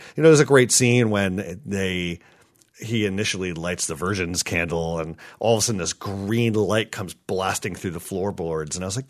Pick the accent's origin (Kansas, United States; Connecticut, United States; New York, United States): Connecticut, United States; We always joke that, I'm from Connecticut